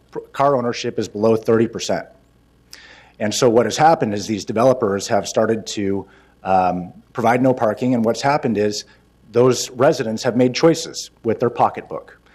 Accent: Seattle, Washington, United States; I'm from Seattle. We've funded a lot of developments up in Seattle.

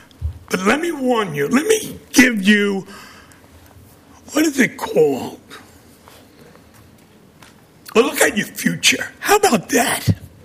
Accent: Brooklyn, New York, United States; accent: Brooklyn; In my Brooklyn accent, we're going to lose some parks.

